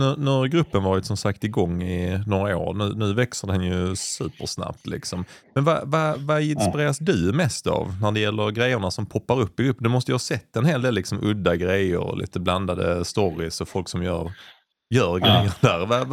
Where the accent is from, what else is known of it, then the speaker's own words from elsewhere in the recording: Helsingborg, Skåne, Sweden; min referens som helsingborgare var, ja men det är väl typ 4 kilometer